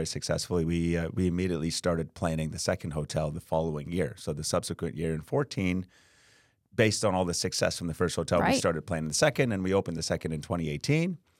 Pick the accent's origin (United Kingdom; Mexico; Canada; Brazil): Canada; moved away as an adult; now in Florida, United States; Yeah, I'm not a native of Florida, but I'm not going to go too far back. But I grew up in Canada. Came to the United States in 2002